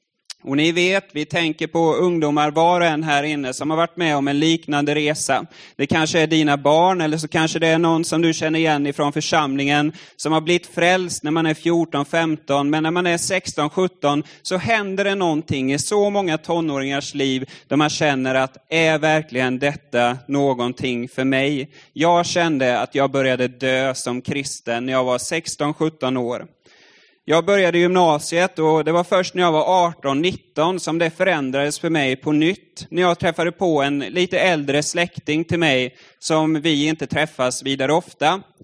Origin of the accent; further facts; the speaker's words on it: Furusjö, Jönköping County, Sweden; nere i Furusjö där jag kommer ifrån. Så jag har verkligen vuxit upp i kyrkan.